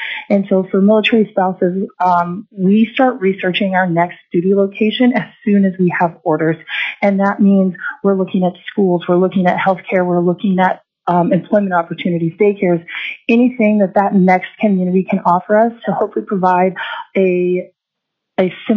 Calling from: Fairbanks, Alaska, United States; I'm calling from Fairbanks.

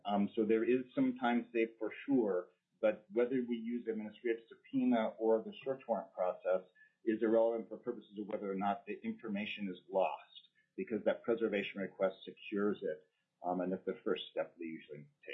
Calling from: Anchorage, Alaska, United States; I'm an Alaska State Trooper currently assigned to the AST Director's Office. I'm calling from Anchorage.

